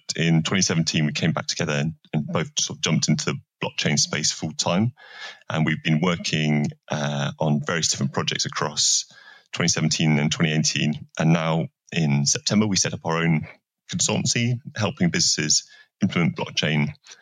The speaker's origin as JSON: {"language": "English", "country": "United Kingdom", "said": "Tim is a Canadian guy who came across, and I'm a Brit."}